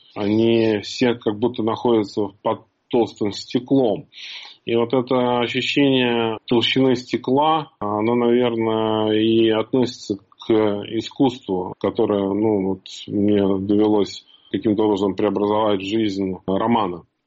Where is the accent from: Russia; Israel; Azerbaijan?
Azerbaijan; Absheron Peninsula; Я вырос на Апшеронском полуострове, на этом Каспийском клочке земли.